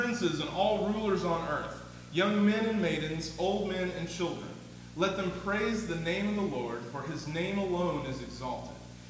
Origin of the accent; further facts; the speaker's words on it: Georgia, United States; I grew up in Georgia, went to college in Alabama, and went to seminary back in Georgia.